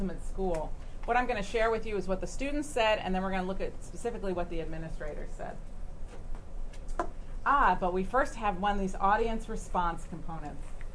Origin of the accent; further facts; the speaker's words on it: California, United States; But let's look, because I'm from California, so we like to look at the fault lines.